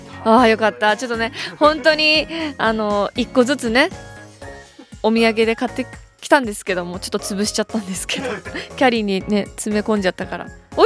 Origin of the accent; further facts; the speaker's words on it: Hokkaido, Japan; now in Tokyo, Japan; あやっぱ私ってどさんこなんだなって。東京に引っ越してきてもう12、3年経つけど